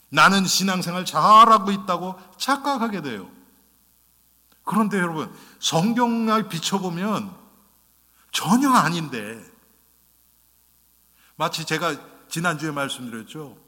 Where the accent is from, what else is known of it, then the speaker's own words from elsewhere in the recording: South Korea; moved away; 제가 한국 떠나기 전날 오후가 딱 비었어요. 한 몇 시간이. 그래서 뭐 할까 그러다가 제가 자란 동네를 갔어요.